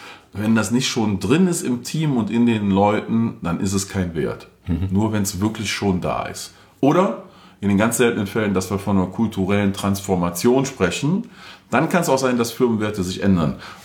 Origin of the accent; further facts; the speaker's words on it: Cologne, North Rhine-Westphalia, Germany; Also Spaß, ich komme aus dem Rheinland, nee, Köln.